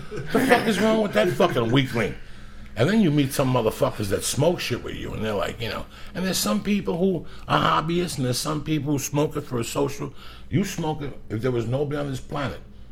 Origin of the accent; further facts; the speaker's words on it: New Jersey, United States; There's not a day that doesn't pass that I don't think about growing up in Jersey. Like, I'm proud to grow up from fucking Jersey.